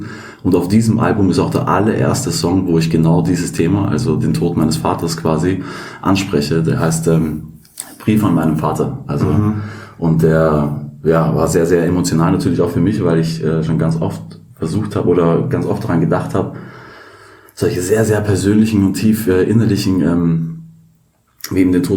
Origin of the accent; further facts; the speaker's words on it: Vienna, Austria; Ich bin 1988 geboren worden in Österreich. Ich bin Österreicher und zwar in Wien. Ich bin geboren und aufgewachsen in Wien und zwar am 19.03.